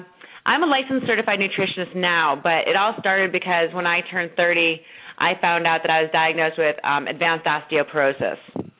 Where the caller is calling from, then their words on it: Florida, United States; We're down here in Florida, where it's still absolutely gorgeous out